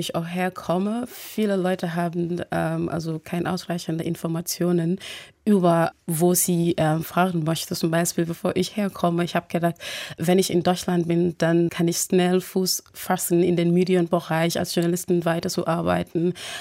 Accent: Gambia; German is a second language; now in Germany; ich war überrascht, wie Frauen hier so stark und vor Gesetzesschutz ist im Vergleich zu meinem Heimatland. In Gambia wurde Frauen sehr, sehr unterdrückt.

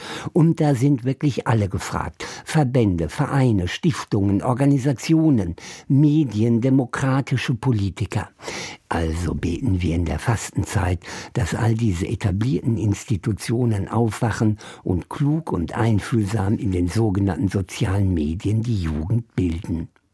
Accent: Ukraine; stellte ich fest, dass das Thema Krieg in meinem Heimatland mancherorts spurlos verschwunden ist.

